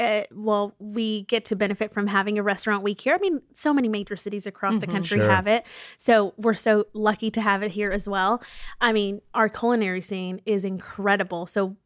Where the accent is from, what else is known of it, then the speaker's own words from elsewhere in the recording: Anahuac, Texas, United States; I'm from Anahuac, Texas. So we're right there near Galveston, near Highland, near Crystal Beach.